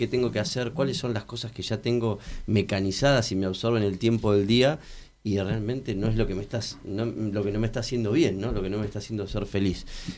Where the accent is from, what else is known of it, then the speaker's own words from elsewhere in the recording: Neuquén, Argentina; De Neuquén, llegué hoy a la mañana